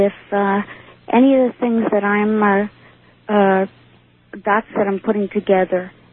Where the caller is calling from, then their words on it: New York City, New York, United States; I'm from New York City.